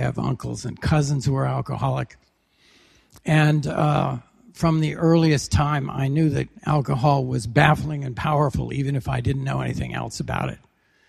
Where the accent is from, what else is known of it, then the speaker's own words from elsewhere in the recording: Western Canada, Canada; I'm originally from Western Canada. I came from a town that was founded to stamp out the whiskey trade in that part of the world.